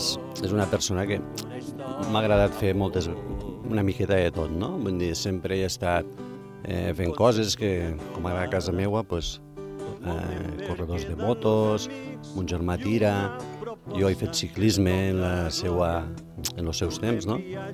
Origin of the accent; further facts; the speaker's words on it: Catalonia, Spain; born there; Ma mare i mon pare són de sevillanos, li van vindre aquí fa molts d'anys. Jo soc català, soc nascut aquí